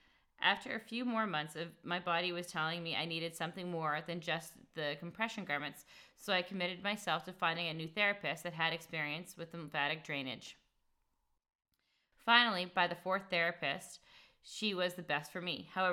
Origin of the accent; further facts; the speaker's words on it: Winnipeg, Manitoba, Canada; the only thing I could do was pack up my young children and move back to my hometown. In Winnipeg, my family graciously helped me with the necessities of life